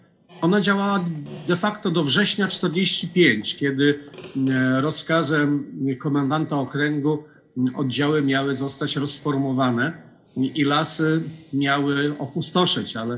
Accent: Gdańsk, Pomeranian Voivodeship, Poland; ja jestem z Gdańska, tutaj na Pomorzu

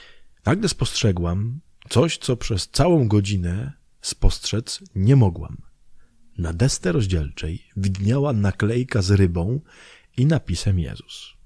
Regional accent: Myszków, Silesian Voivodeship, Poland; Ja jestem z Myszkowa spod Częstochowy, nie?

